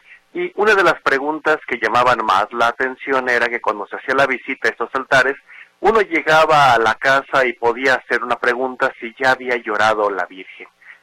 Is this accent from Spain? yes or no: no; Guadalajara, Jalisco, Mexico; la tradición nos hace marcar suelo y determinar por qué también somos tapatíos